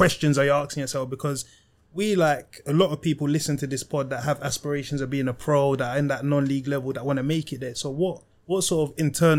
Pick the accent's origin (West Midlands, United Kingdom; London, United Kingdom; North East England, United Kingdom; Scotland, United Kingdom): London, United Kingdom; Peckham; So, like, growing up in Peckham, how was it? Because when we were growing up, bro, it was peak. Obviously, like, in terms of, like, you know, the road stuff, you see stuff around you. And obviously, we're going to school in Peckham, you hear.